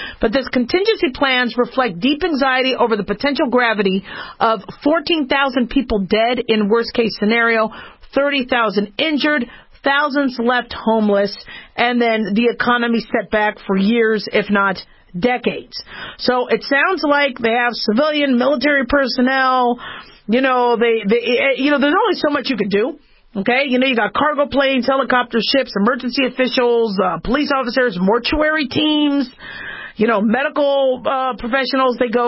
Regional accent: California, United States; born there; moved away; And I was born in California. And you know, the day we left, that was like 1976, 77, I cried the whole way. I missed California.

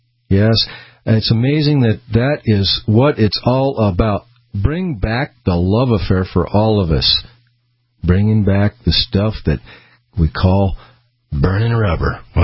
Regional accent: Peoria, Illinois, United States; born there; So I was born in Peoria, Illinois, and of course went back many times, get relatives

